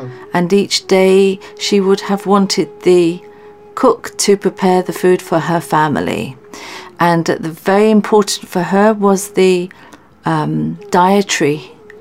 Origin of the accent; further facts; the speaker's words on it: England, United Kingdom; born there; was from Bhusawal, mm-hmm. a railway colony, both Anglo-Indians. Mm-hmm. So, but I was born in England